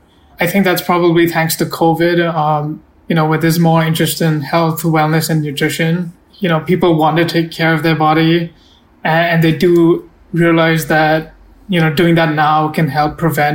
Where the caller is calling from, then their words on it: Mumbai, Maharashtra, India; So I'm working remotely at the moment. I'm in Mumbai, India.